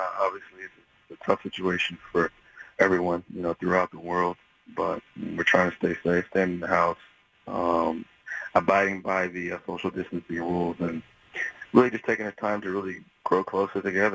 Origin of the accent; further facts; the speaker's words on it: Canton, Ohio, United States; But really near and dear to me is my hometown, Canton, Ohio, so I want to make sure I helped out as much as I can from a food and financial standpoint.